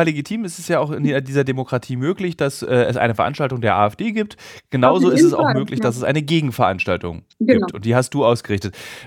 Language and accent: German; East Germany, Germany; für mich als Ossi jetzt keine große Überraschtheit